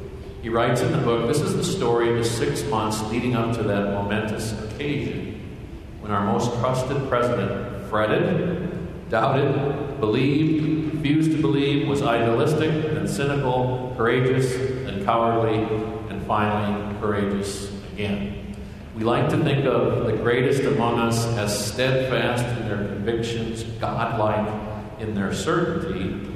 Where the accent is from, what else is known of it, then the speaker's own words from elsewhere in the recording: Illinois, United States; growing up in Illinois